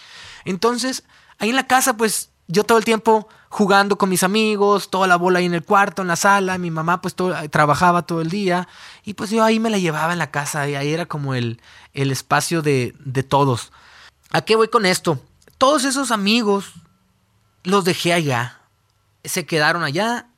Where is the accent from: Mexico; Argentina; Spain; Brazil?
Mexico; moved away; Porque todos mis amigos que yo recuerdo de mi vida, los dejé en mi tierra, en México. No he dejado de extrañar cada día mi tierra, ¿no? Mis raíces, mis amistades.